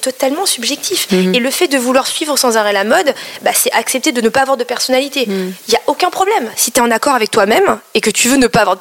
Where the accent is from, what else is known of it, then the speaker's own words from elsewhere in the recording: Paris, Île-de-France, France; born there; On oublie de souligner que je suis d'origine asiatique. En fait, je suis née en France, à Paris, dans le 13e. Mais mes parents sont cambodgiens chinois du Cambodge. Donc en fait, on a beaucoup voyagé en Asie. J'ai une éducation franco-asiatique